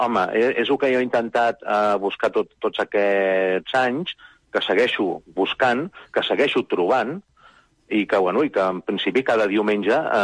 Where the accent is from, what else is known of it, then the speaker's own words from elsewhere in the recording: Barcelona, Catalonia, Spain; Barcelona té alguna cosa especial, potser perquè sóc barceloní